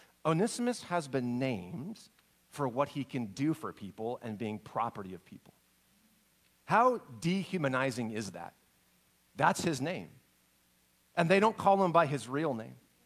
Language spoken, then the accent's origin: English; Spokane, Washington, United States; I grew up in Spokane, and I was a city kid, grew up in all the city stuff in Spokane.